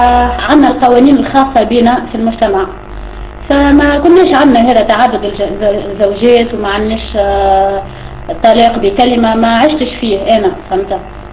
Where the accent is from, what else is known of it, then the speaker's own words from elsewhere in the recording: Tunisia; بالعربيه شويه وبالتونسي، ان شاء الله تفهموا لهجتي. … من تونس، تونسيه وتولدت مسلمه